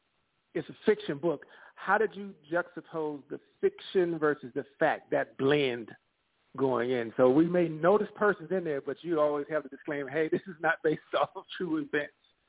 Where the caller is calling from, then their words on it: Gurley, Alabama, United States; I'm calling from Gurley, Alabama.